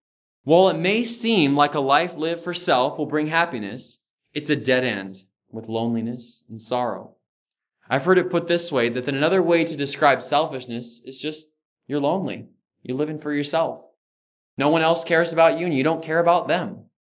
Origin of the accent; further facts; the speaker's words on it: California, United States; Growing up in California, I actually lived on a dead-end street. It was called London Circle.